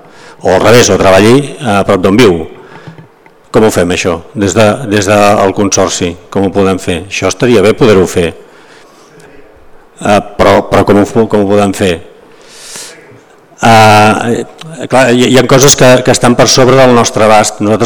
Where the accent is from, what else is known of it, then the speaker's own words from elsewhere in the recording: Sant Feliu de Llobregat, Catalonia, Spain; jo soc de Sant Feliu de Llobregat